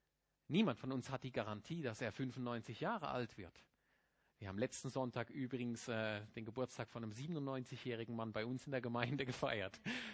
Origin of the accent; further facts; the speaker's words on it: Germany; Wir sind ja als Deutsche meistens neidisch auf die Schweizer.